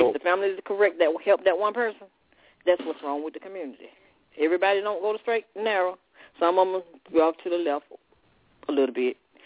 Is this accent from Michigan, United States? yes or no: no; Alabama, United States; now in Ohio, United States; Oh, I'm from Alabama, but I've been around the world. Right. And I live in Ohio.